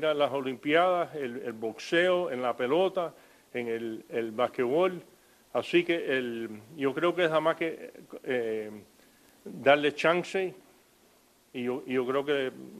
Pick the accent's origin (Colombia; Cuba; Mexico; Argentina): Cuba; now in Miami, United States; yo soy cubano.